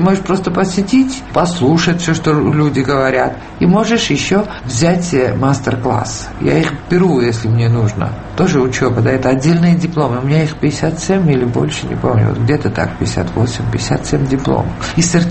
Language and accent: Russian; Georgia; moved away as an adult; now in Moscow, Russia; Я почему уехала из Грузии